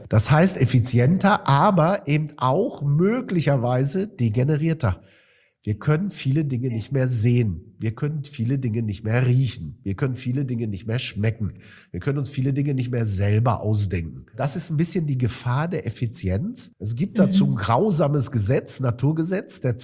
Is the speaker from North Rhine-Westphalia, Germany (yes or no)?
yes; Marl, North Rhine-Westphalia, Germany